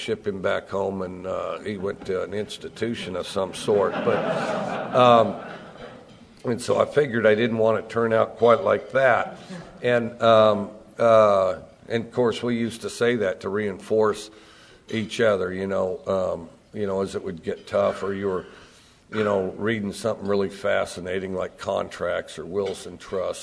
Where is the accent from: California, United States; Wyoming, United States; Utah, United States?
Wyoming, United States; and I'm from Wyoming, and so anybody from Wyoming, we ought to have some kind of a head nod or something, because there's not too many guys from Wyoming.